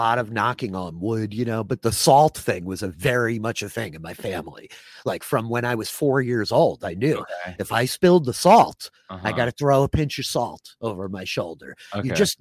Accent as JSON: {"language": "English", "region": "New York", "country": "United States", "said": "I'm from New York, Ariel."}